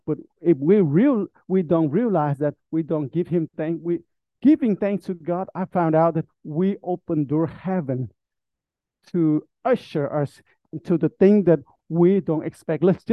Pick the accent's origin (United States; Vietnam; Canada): Vietnam; English is a second language; In Vietnam, if you would have AC in your house in the hot season, that would be like miracle in my hometown, back in my town.